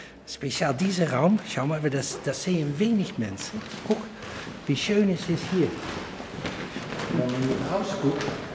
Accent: Netherlands; German is a second language; now in Bavaria, Germany; Ich bin Holländer. Ich wohne schon 20 Jahre in Bayern, aber das Holländische ist geblieben.

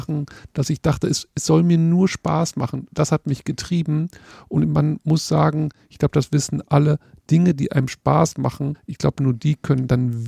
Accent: Witten, North Rhine-Westphalia, Germany; Das ist meine Heimat. Witten kennen vielleicht Ihre Hörerinnen und Hörer nicht. Das liegt genau zwischen Bochum und Dortmund, also mitten im Herzen des Ruhrgebiets an der B1. Und das ist meine Heimat.

